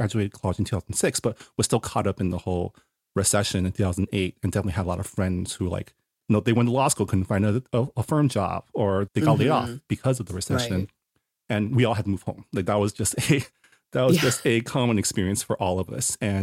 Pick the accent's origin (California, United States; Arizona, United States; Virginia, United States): California, United States; I grew up in the San Gabriel Valley, so a different Asian enclave than North Potomac